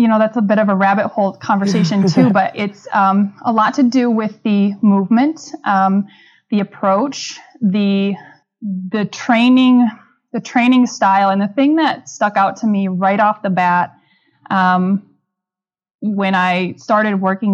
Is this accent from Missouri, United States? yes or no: no; New Glarus, Wisconsin, United States; So I grew up in Wisconsin, and this was a little town of New Glarus, Wisconsin. So I was around the Madison area, which is the capital city.